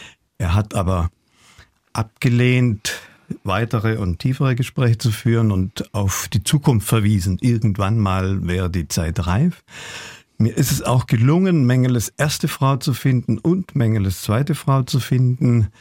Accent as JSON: {"language": "German", "town": "Günzburg", "region": "Bavaria", "country": "Germany", "tie": "born or raised there", "said": "Ich bin in Günzburg aufgewachsen, in der Nähe von Ulm."}